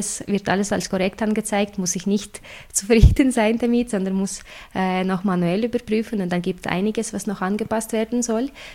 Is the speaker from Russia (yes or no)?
yes; Russia; ich komme aus Russland und das ist die Situation mit der Barrierefreiheit, mit Zugänglichkeit und allem, ist eine ganz andere.